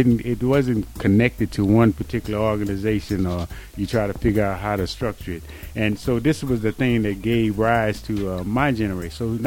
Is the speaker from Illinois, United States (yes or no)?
no; Houston, Texas, United States; I grew up in the Jim Crow South in Houston, Texas.